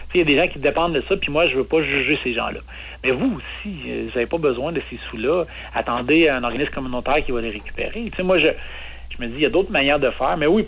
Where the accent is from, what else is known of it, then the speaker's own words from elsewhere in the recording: Quebec, Canada; Moi, je viens de la Gaspésie